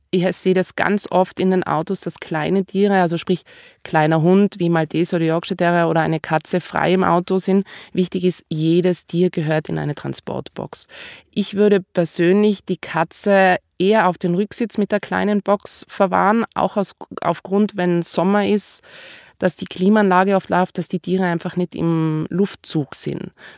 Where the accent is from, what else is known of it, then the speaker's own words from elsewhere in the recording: Austria; Leine und Beißkorb ist so wie bei uns in Österreich, sollten immer im Gepäck dabei sein.